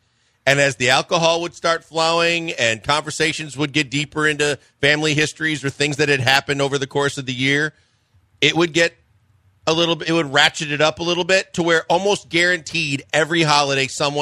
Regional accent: Midwest, United States; And growing up in the Midwest, and my mom made potato salad all the time

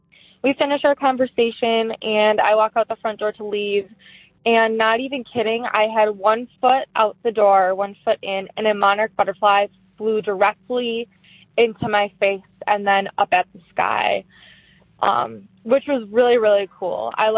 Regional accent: Wisconsin, United States; I am from Wisconsin.

